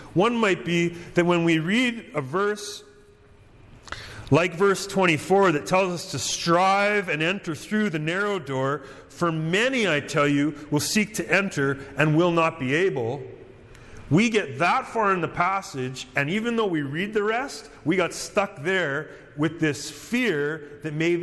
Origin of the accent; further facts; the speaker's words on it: Canada; As a Canadian, and one who's called to live in the lives of other Canadians